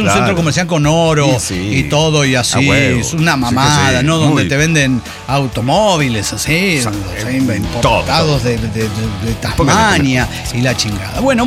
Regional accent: Mexico City, Mexico; la mitad somos chilangos, la otra tapatíos

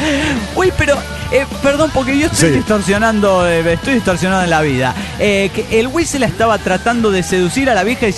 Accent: Querétaro, Mexico; de Querétaro.

